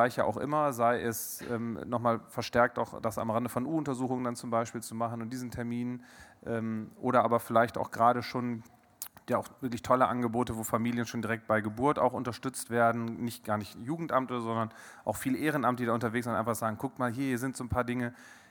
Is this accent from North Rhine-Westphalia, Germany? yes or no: yes; Coesfeld, North Rhine-Westphalia, Germany; aus so einer Stadt wie Coesfeld, wo ich herkomme mit 35.000 Einwohnern